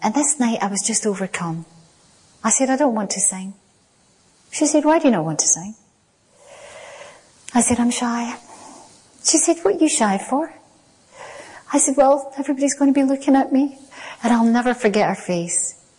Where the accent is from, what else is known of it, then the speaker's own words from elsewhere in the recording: Glasgow, Scotland, United Kingdom; But when I grew up in Glasgow, particularly working class, steel industry Glasgow, nobody had any money.